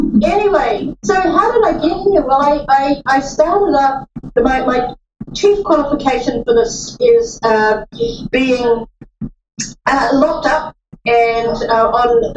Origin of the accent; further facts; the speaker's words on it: New Zealand; now in United States; that is not a Vermont accent. So just so you know, I'm from New Zealand.